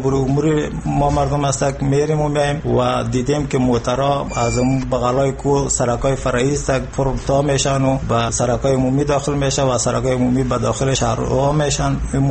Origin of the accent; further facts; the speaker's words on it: Afghanistan; یکی از کارمندان اداری دولت هستم. ولایت ما خوست است.